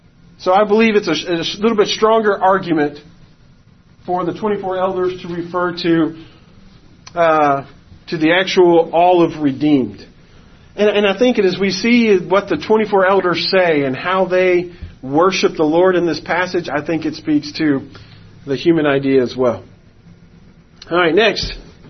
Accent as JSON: {"language": "English", "region": "Florida", "country": "United States", "tie": "born or raised there", "said": "But you know, growing up in Florida, thunderstorms happened every day."}